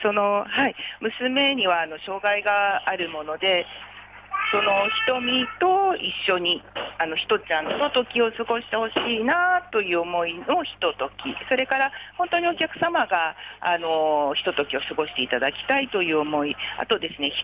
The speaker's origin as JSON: {"language": "Japanese", "town": "Chofu", "region": "Tokyo", "country": "Japan", "tie": "born or raised there", "said": "あのここはもともと私は生まれも育ちも調布市で、まあ、ここの店舗で生まれ育ったわけですけれども、"}